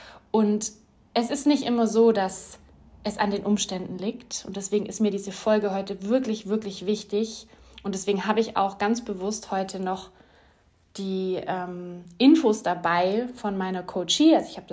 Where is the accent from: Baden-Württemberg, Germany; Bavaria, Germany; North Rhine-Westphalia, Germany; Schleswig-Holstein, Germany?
Baden-Württemberg, Germany; Ulm; auf sehr, sehr vielen Veranstaltungen hier in der Ulmer Umgebung bei uns